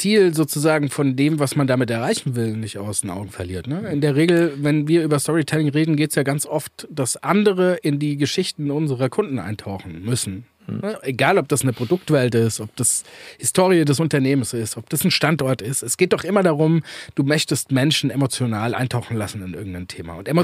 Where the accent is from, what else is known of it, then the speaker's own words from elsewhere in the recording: Görlitz, Saxony, Germany; Ich bin ja eigentlich aus Görlitz, also die östlichste Stadt in Deutschland